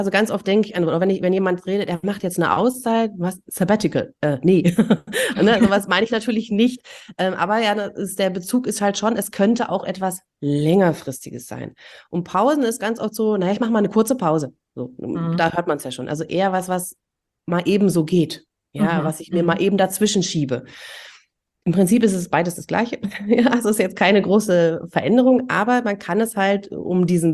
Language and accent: German; Germany; ich bin ja auch in der DDR groß geworden